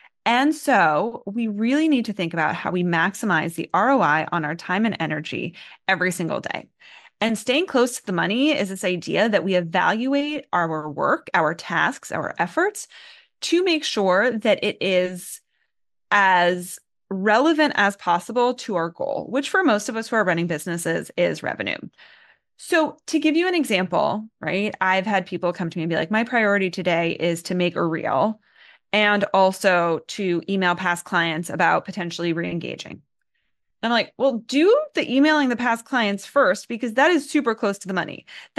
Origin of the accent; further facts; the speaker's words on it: New York, United States; So I grew up in New York.